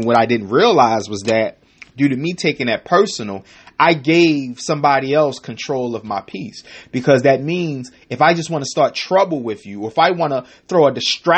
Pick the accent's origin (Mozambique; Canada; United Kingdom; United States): United States; Baltimore, Maryland; there was a gang that was, started in the neighborhood that I grew up in West Baltimore.